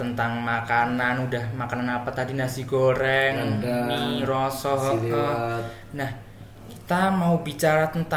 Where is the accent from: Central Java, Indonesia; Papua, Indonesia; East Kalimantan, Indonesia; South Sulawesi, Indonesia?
Central Java, Indonesia; Purworejo; tapi aku dari Purworejo ya